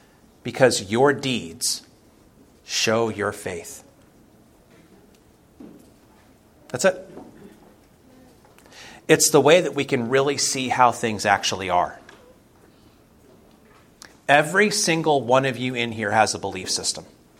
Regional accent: Florida, United States; I grew up in Florida. I lived there for a long time.

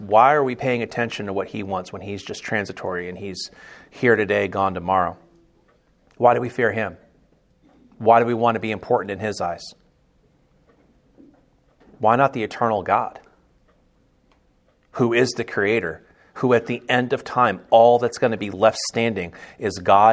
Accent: Florida, United States; I'm from Florida. I don't like Orlando.

